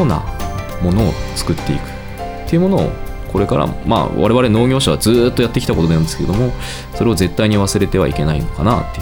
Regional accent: Fukushima, Japan; それは自分が生まれ育ってきた福島県そんな目で見られたり、そういう風な地域にしたくないから

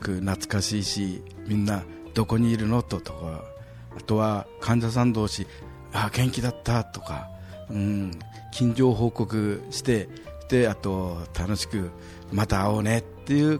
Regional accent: Okuma, Fukushima, Japan; now in Aizuwakamatsu, Japan; 私は大熊町出身ですけれど、会津若松一騎町のところに接骨院を構えて

